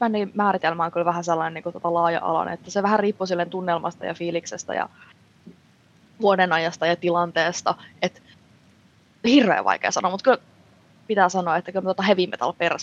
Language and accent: Finnish; Helsinki, Uusimaa, Finland; Ihan Helsingistä.